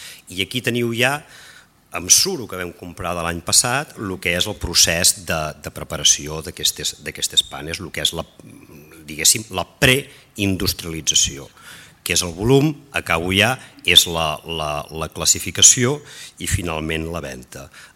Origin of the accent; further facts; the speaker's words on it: Solsona, Catalonia, Spain; jo soc de Solsona, fins que no em vaig desplaçar professionalment a Santa Coloma